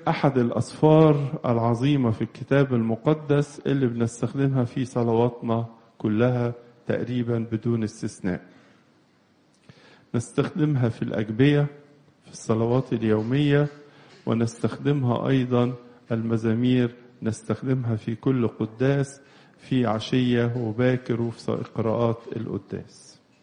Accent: Egypt; لازم نعرف إن أثمن ما نملكه كمصريين كلنا مسيحيين ومسلمين هو وحدتنا الوطنية على أرض الوطن

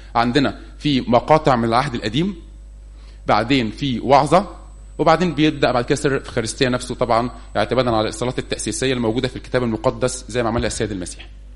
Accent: Egypt; طبعا عندنا في مصر كانت ماري مرقس وبتستخدم لفترة في القرون الاولى

